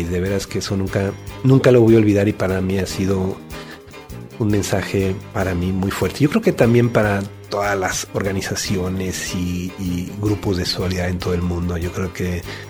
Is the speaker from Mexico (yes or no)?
yes; Mexico; me lo dice en México, en mi país y en otros países